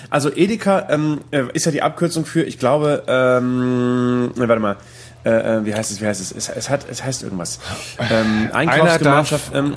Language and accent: German; Bremen, Germany; Bei uns in Bremen-Nord gab es ein Edeka gegenüber von meiner Schule